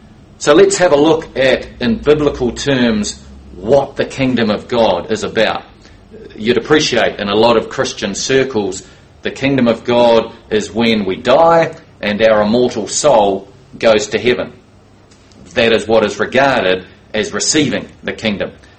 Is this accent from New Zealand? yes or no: yes; New Zealand; I'm from New Zealand, and I too would like to welcome you all here.